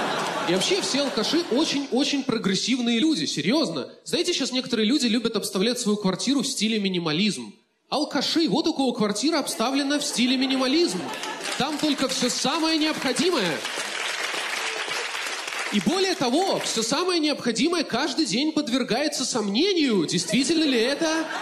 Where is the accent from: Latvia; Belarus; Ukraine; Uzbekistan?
Belarus; now in Moscow, Russia; я белорус, живу, работаю в Москве.